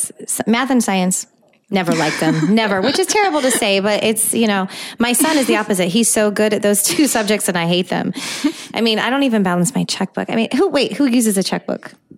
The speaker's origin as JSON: {"language": "English", "region": "California", "country": "United States", "tie": "born or raised there", "lives_now": "Tampa, United States", "said": "I grew up in California. So coming to Tampa"}